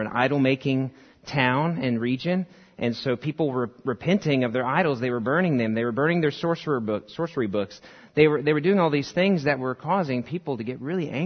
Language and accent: English; Indiana, United States; And, you know, growing up in Indiana, we had great sunsets.